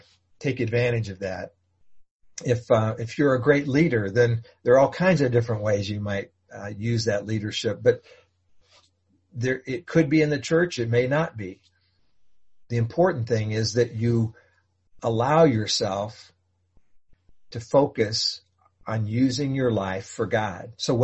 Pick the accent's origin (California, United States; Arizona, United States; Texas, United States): Texas, United States; Dallas; I didn't grow up a baseball fan. I grew up in Dallas.